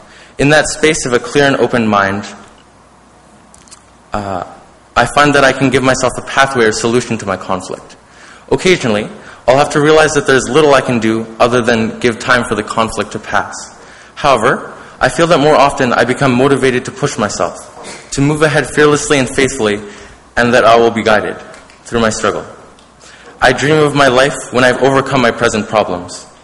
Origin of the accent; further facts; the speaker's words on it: St. John's, Newfoundland and Labrador, Canada; When I moved from St. John's, Newfoundland to Southern Ontario, my life exploded into opportunities.